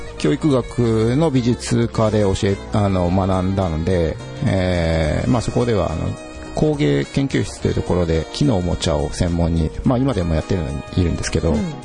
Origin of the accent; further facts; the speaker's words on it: Aichi, Japan; 地元は愛知なんですよ、